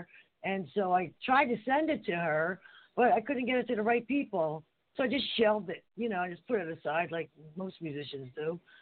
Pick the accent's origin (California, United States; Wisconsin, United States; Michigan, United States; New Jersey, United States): New Jersey, United States; Harrison; a few people want to use it as a town motto or school motto where I grew up in Harrison, New Jersey.